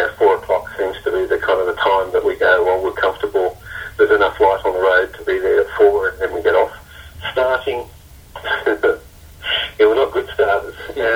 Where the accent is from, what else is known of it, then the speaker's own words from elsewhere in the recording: Canberra, Australian Capital Territory, Australia; We're from Canberra, and where we're going is we're going back to Canberra